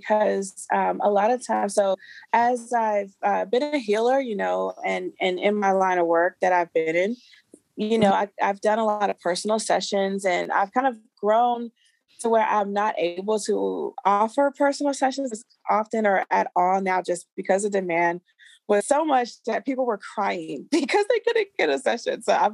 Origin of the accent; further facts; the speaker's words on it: Maryland, United States; now in Los Angeles, United States; I'm originally from Maryland, but right now I'm in LA, Los Angeles.